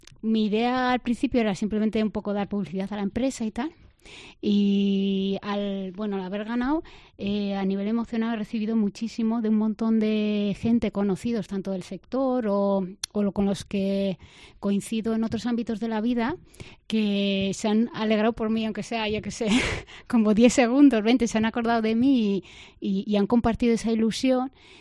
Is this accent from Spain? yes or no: yes; Peralta, Navarre, Spain; Soy de Peralta y, bueno, es un pueblo en el que mucha gente se ha esforzado, ha intentado lanzar un negocio, a algunos les habrá ido mejor, otros peor, pero la verdad es que hay como una trayectoria. Yo he nacido y crecido en ese ambiente